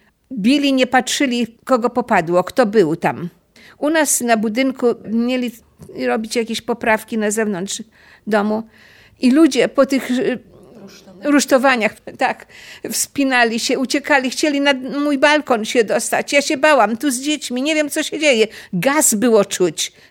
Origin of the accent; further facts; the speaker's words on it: Radom, Masovian Voivodeship, Poland; Ja i mój mąż, no i potem nasze dzieci, urodziliśmy się wszyscy w Radomiu. Radom był naszą kolebką.